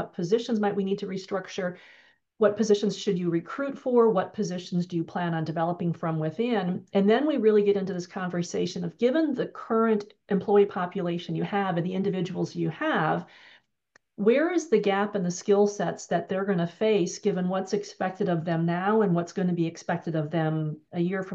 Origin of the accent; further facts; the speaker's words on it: Wisconsin, United States; when I grew up in Wisconsin, a small farming town in South Central Wisconsin